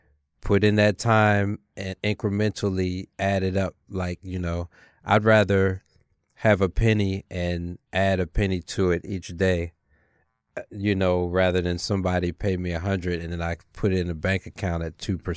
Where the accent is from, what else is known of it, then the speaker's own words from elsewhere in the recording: Baltimore, Maryland, United States; Mark Copeland, who I grew up in Baltimore